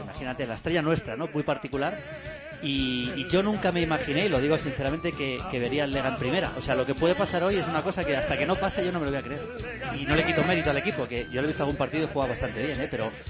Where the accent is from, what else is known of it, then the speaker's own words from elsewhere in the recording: Leganés, Community of Madrid, Spain; Yo soy de Leganés, mis padres siguen viviendo allí.